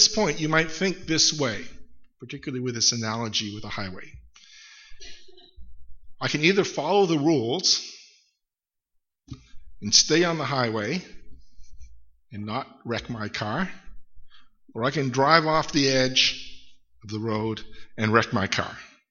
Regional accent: United States; You know, I used to think, I grew up in the United States, that there wasn't much interest in witchcraft amongst people.

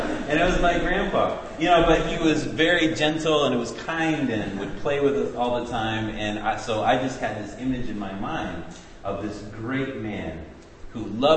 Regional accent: St. Louis, Missouri, United States; We went all the way to my hometown in St. Louis, and just sat with him and thanked him for everything that he had done for me and for how he had raised me.

